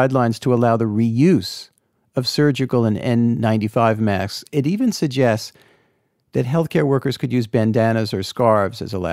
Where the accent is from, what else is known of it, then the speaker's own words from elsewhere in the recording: New York City, New York, United States; Doctor, as a New Yorker, as a... as someone whose brother is an ER doctor